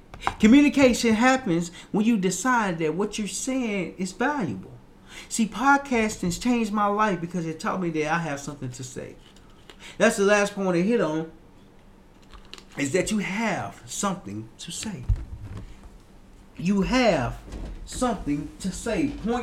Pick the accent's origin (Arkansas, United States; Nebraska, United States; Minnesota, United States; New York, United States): Arkansas, United States; Little Rock; I remember I was younger. We was playing for the Patriots back in my hometown, Little Rock, Arkansas.